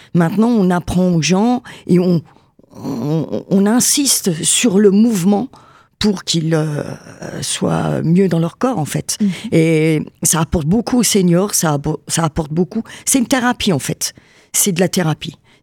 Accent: Nancy, Grand Est, France; born there; donc je suis née à Nancy, hein, donc je suis native de la Lorraine.

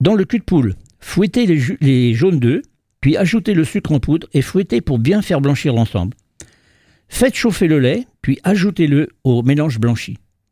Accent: France; J'arrive pas bien à prononcer ça, mais je suis français, moi, voilà, c'est le problème, c'est autrichien ce truc-là.

